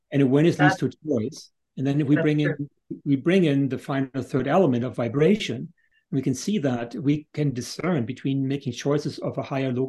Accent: Northern Germany, Germany; I grew up in Northern Germany

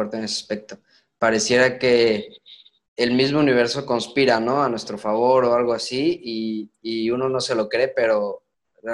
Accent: Querétaro, Mexico; yo consigo juntarme con personas muy buenas allá en Querétaro, de donde soy yo

